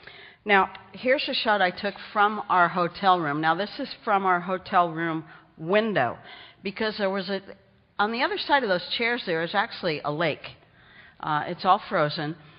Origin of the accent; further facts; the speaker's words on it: San Diego, California, United States; she looked at us and she said, where are you from? I said, San Diego.